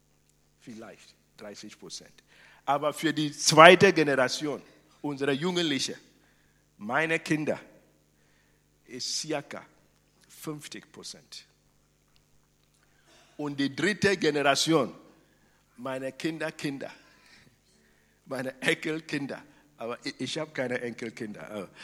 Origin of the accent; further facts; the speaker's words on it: Ghana; now in Germany; Ich bin Deutscher, ich bin Ghana und ich bin himmlischer Bürger auch.